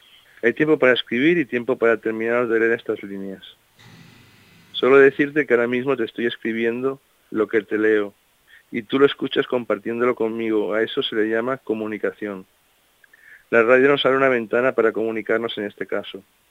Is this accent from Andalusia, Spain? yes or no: no; Palma de Mallorca, Balearic Islands, Spain; born there; now in Costa del Sol, Spain; Tengo 49 años, 50 dicen que aparento. Nací en 1973 en Palma de Mallorca. Llevo residiendo en la Costa del Sol hace ya algo más de 30 años. Me siento un mallorquín bolichero.